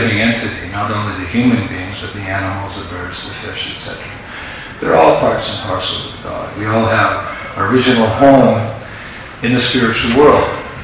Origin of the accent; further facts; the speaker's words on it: United States; moved away; actually I left America in 1970 and didn't come back for almost 30 years. So sometimes I forget I'm American.